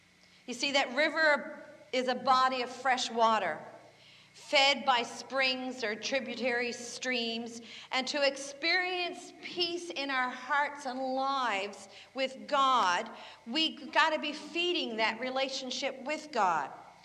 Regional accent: Newfoundland and Labrador, Canada; the only ponds I can think of are the ones I grew up fishing at in Newfoundland.

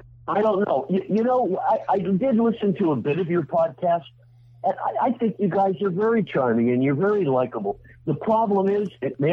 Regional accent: Pittsburgh, Pennsylvania, United States; accent: Pittsburgh; my Pittsburgh accent was as thick enough to cut with a knife

